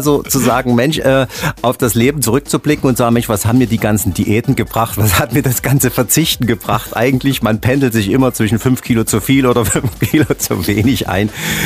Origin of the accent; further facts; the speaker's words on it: Dresden, Saxony, Germany; aber ansonsten meine Basis ist in Dresden, in meiner Heimat.